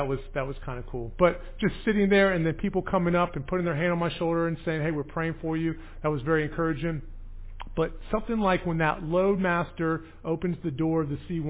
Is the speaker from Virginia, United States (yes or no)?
yes; Virginia, United States; I also have a big part of growing up in Virginia.